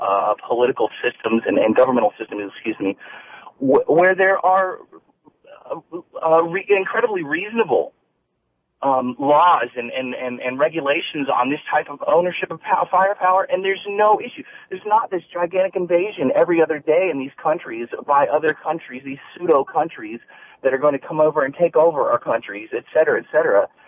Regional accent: Wichita, Kansas, United States; now in Springfield, United States; I'm originally from Wichita myself. I live in Springfield now.

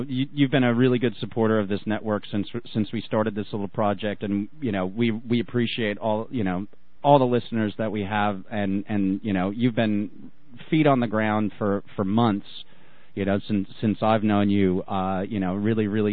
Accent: New Jersey, United States; when I was growing up in New Jersey, you know, we were one of the first states aside from California to get into mandatory recycling

